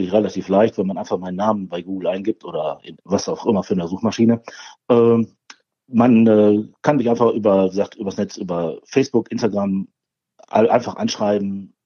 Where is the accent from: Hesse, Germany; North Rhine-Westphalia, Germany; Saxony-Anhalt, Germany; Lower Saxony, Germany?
North Rhine-Westphalia, Germany; Bochum; Ich bin ein Ruhrpottler. Wir haben hier in Bochum eine ganz tolle Brauerei.